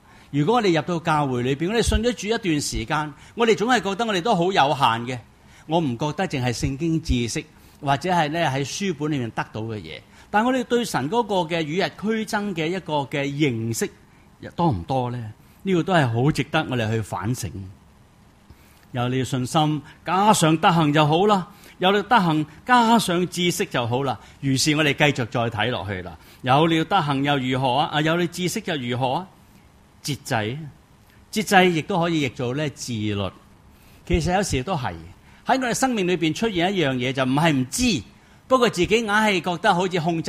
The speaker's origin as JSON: {"language": "Cantonese", "country": "China", "said": "或者我哋中国人讲嘅修为咯"}